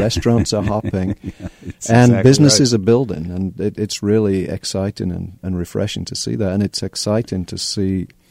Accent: Harrogate, Yorkshire and the Humber, United Kingdom; A town called Harrogate in the north of England. It was a Victorian spa town that sits in the moors.

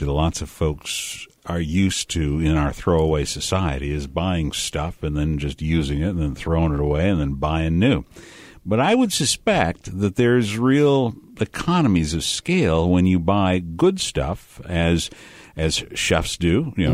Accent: Detroit, Michigan, United States; I remember growing up in Detroit. And every once in a while, it was almost like an ice cream truck that came down through the neighborhood.

